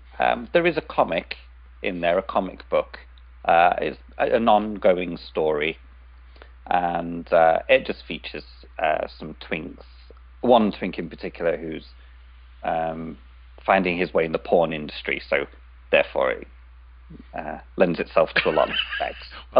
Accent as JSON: {"language": "English", "region": "England", "country": "United Kingdom", "tie": "born there", "lives_now": "Liverpool, United Kingdom", "said": "I was born here in England, in a very small town on the East Coast. Yeah. Very small, very boring. Yeah. Nothing ever happens there. But I don't live there anymore. Now I live in Liverpool, which is a big city on the West Coast, home"}